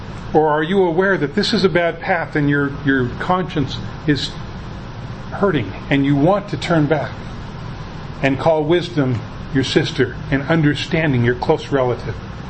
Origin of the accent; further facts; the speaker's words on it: Washington, United States; I'd been born and raised in the Puget Sound region with all these mountains and forests and the evergreen